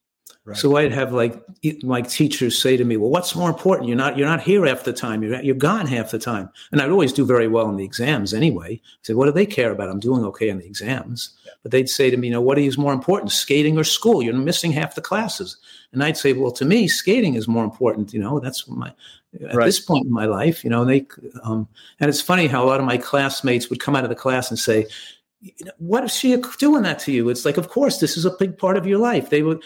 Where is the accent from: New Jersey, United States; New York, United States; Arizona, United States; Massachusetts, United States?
New York, United States; Yonkers; I grew up in Yonkers, New York.